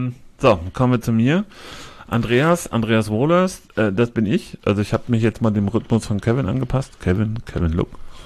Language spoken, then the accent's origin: German; Bremen, Germany; also born or lived in Lower Saxony; in Eutin gewohnt, aber das war nur so ein kleines Gastspiel in Niedersachsen. Ansonsten waschechter Bremer, geboren in Bremen